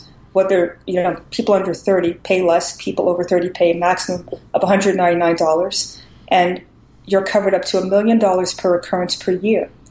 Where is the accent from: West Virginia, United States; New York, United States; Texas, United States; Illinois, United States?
New York, United States; And so I'm a New Yorker, actually, initially.